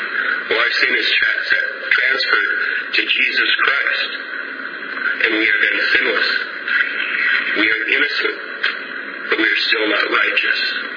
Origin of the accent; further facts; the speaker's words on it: Midwest, United States; I grew up in the Midwest and we had nice green lawns